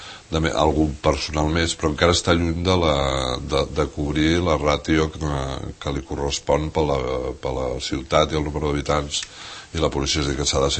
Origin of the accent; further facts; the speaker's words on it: Valldoreix, Catalonia, Spain; jo soc de Valldoreix, visc a Valldoreix, no?